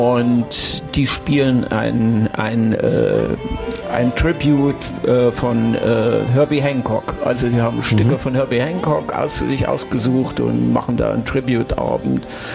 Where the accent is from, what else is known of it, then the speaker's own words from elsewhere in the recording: Arnstadt, Thuringia, Germany; Ich bin ja aus Arnstadt